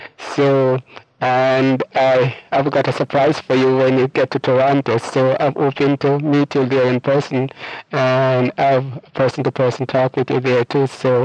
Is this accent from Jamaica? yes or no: yes; Jamaica; And I'm from Jamaica, like yourself.